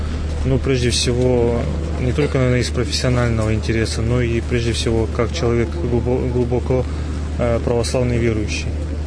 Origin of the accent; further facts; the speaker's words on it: Yekaterinburg, Sverdlovsk Oblast, Russia; Я местный екатеринбуржец.